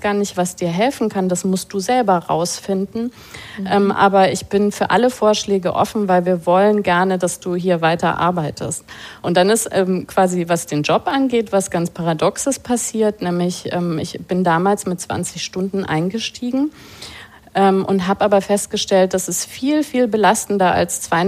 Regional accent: West Germany, Germany; Und wir sind beide in Westdeutschland groß geworden, westdeutsche Sozialisation hat einfach gesagt, so gehört das.

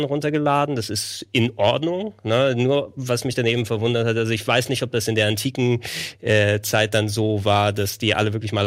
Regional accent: Greece; German is a second language; dass ich einfach von der Mitte Griechenlands 7,5 Kilometer zu mir als nordischer Berggrieche brauche

